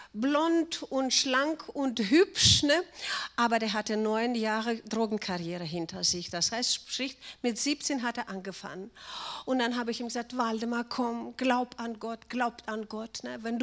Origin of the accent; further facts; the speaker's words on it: Russia; German is a second language; now in Germany; Ja, ich durfte heute Deutsch reden, obwohl Deutsch ist ja gar keine meine Muttersprache. Das ist ja meine Vatersprache.